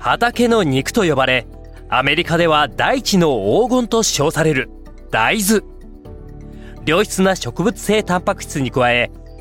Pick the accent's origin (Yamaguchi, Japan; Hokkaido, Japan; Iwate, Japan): Hokkaido, Japan; 我が地元北海道にね